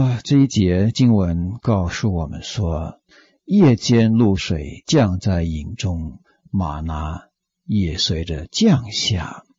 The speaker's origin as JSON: {"language": "Chinese", "country": "Taiwan", "said": "我们台湾话叫蚵仔汤，非常好吃。"}